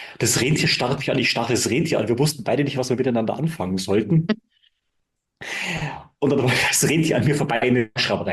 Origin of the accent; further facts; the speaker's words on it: Bavaria, Germany; Gerade als Bayer muss man dann immer die Standardfragen nach dem Oktoberfest beantworten.